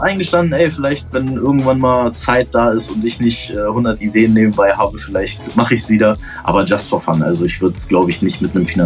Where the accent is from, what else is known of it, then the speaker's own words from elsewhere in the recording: Göttingen, Lower Saxony, Germany; Ich komme aus Göttingen.